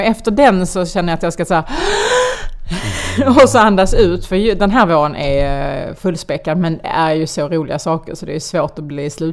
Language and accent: Swedish; Falsterbo, Skåne, Sweden; Jag är uppväxt nere i Skanö Falsterbo som ligger så långt sydväst man kan komma i det här landet.